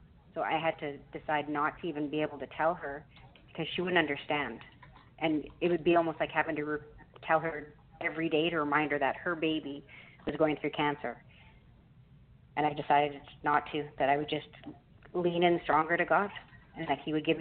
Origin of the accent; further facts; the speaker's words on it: Canada; which as a Canadian, I'm not used to that because you have to go to the doctor's office for anything, any result.